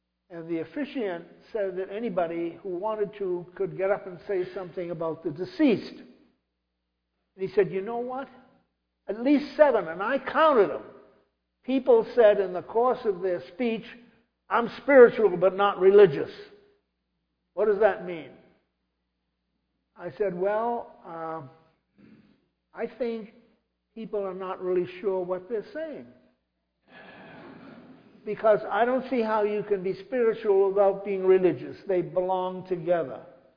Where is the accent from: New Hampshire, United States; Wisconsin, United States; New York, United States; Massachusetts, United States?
Massachusetts, United States; Somerville; When I was a kid growing up in the Universalist Church in Somerville, we were down in the valley in the Unitarian fortress.